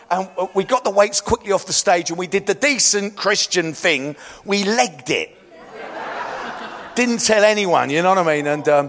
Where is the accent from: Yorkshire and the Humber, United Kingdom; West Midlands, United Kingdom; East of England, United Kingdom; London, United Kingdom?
London, United Kingdom; And I grew up in East London.